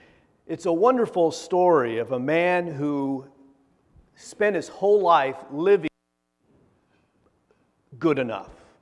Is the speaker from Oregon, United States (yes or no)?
yes; Oregon, United States; When I grew up in Eastern Oregon, we didn't have a lot